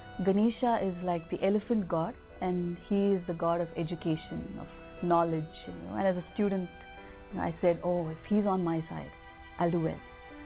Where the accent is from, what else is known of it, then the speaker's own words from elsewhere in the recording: India; I'm from India, and I've been a Hindu by birth